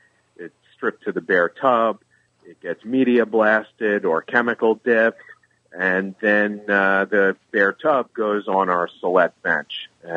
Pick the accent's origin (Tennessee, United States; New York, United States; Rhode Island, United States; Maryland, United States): New York, United States; now in California, United States; You know, as a New Yorker who's moved to California